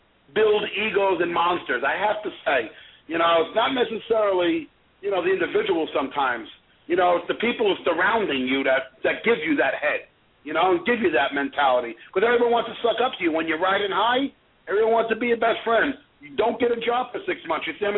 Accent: Bronx, New York, United States; This is based on true stories, events, me growing up in the Bronx.

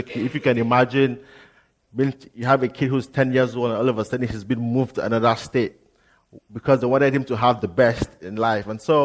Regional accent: Nigeria; And for those of you who are new already, you know that this accent is different. So I'm from Nigeria

